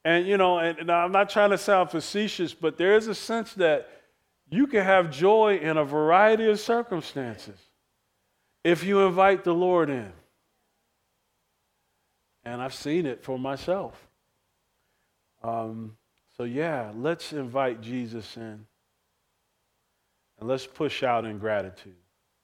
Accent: New Jersey, United States; So I grew up in Jersey, so I had these Long John thermals.

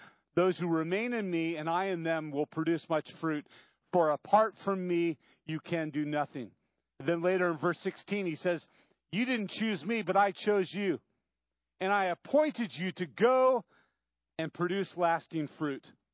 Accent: Santa Barbara, California, United States; I grew up in Santa Barbara. Many of you know that. Went to a Baptist church.

